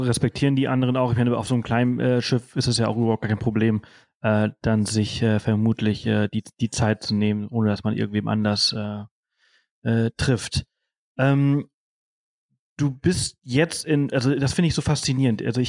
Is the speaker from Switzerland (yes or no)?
no; Balearic Islands, Spain; ich komme aus Mallorca